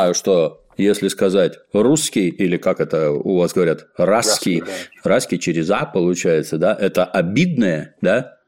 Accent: Ukraine; То есть, я вот родился на Украине, и, соответственно, по-украински в детстве нормально говорил.

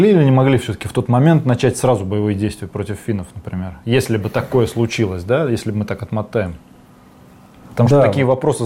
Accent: Ulyanovsk, Ulyanovsk Oblast, Russia; У нас в Ульяновске, в моем районе, где я родился, это южный такой район

